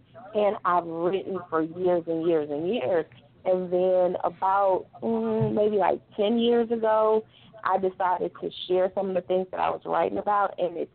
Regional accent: Detroit, Michigan, United States; also born or lived in Jackson; I'm just a simple gal, born in a little town called Jackson, Michigan. I grew up in Detroit

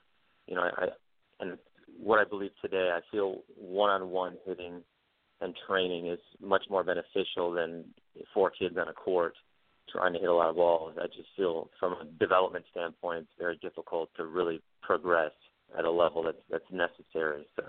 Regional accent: Michigan, United States; I grew up in Michigan, and quite funny is that Michigan actually has a ton of players that went on to become very good professionals.

